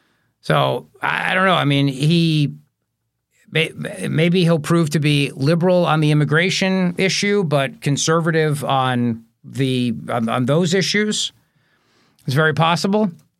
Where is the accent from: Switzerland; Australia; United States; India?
United States; I'm an American. I love my country. I love the idea of an American pope because it's, you know, maybe I'm just because I'm an American.